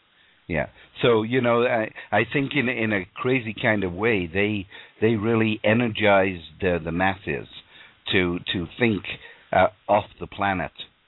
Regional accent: England, United Kingdom; I grew up on Saturday afternoon matinees at the movie theater in England

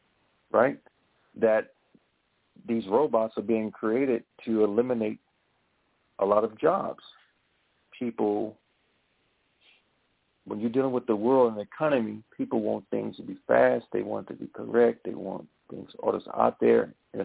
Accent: Louisiana, United States; I'm from Louisiana, guys, so we speak all different types of languages down there.

